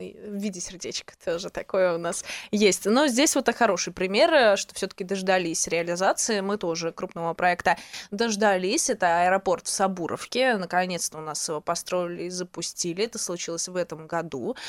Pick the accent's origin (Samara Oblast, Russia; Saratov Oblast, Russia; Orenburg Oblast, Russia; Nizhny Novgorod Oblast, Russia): Saratov Oblast, Russia; Saratov; Да, особенно это говорим мы из Саратова.